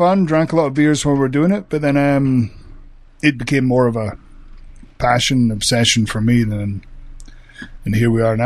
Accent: Scotland, United Kingdom; now in United States; No, I'm from Scotland, from a small village in the northeast coast of Scotland. Just an hour from St. Andrews.

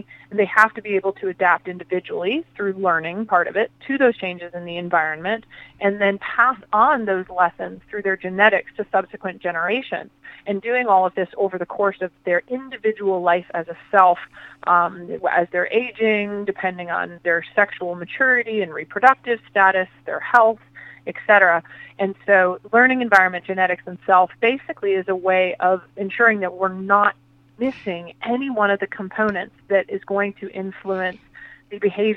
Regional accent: Atlanta, Georgia, United States; growing up in Atlanta at a time in the 70s and early 80s when dogs were still loose in the city.

